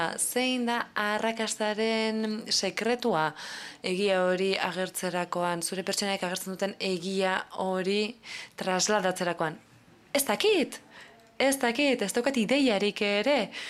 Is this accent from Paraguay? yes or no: yes; Paraguay; ni Paraguaitik nator, hemen txe, nago. Paraguaitik nator